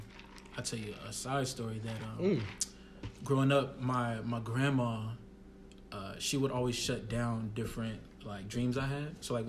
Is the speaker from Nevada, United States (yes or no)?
yes; Las Vegas, Nevada, United States; especially being in the West. Growing up in Vegas, my mom and pops didn't go to HBCU. They went to schools in California.